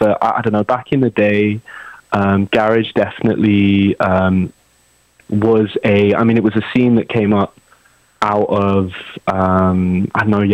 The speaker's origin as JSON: {"language": "English", "town": "Banbury", "region": "South East England", "country": "United Kingdom", "said": "So I'm from a bit of the middle of nowhere. I'm from a town called Banbury, which is in between London and Birmingham."}